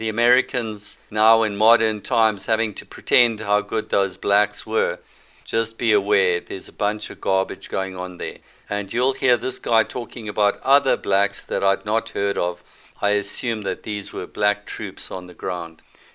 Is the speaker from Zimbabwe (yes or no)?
yes; Harare, Zimbabwe; born there; I was born in Salisbury, Rhodesia, which was the capital. It's now known by the disgusting name of Harare.